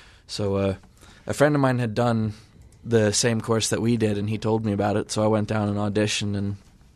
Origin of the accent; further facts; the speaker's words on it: Philadelphia, Pennsylvania, United States; I'm from Philadelphia, actually.